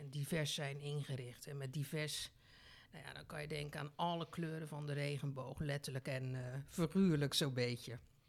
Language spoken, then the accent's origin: Dutch; Heenvliet, South Holland, Netherlands; Ik kom oorspronkelijk uit Heenvliet, een van de Zuid-Hollandse eilanden.